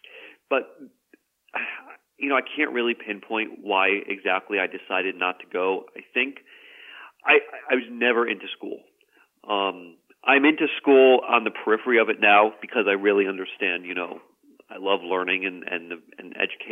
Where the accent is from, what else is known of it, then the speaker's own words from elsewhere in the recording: Marlborough, Connecticut, United States; I grew up in Marlboro, so, you know, more closer, where in some regards, maybe Hartford area was more in my backyard than the Eastern side of the state.